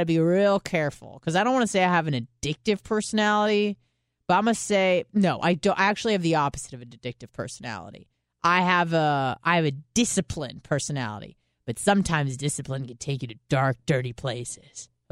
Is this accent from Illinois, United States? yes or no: no; San Diego, California, United States; also born or lived in Idaho; So being the snob that I am from San Diego, I very much considered Idaho to be what